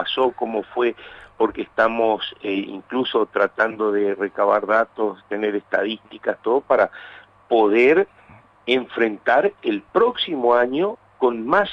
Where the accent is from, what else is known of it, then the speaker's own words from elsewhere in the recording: Paraguay; now in Argentina; la gente que va al sur, que somos muchísimos paraguayos que están trabajando en la Argentina